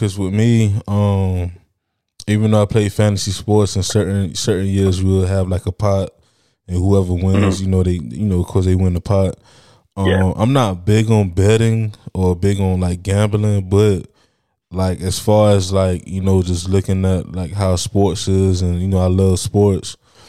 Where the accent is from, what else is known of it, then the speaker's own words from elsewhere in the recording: Florida, United States; You know, I'm from Florida, so I think platforms like FanDuel is not legal to play here yet.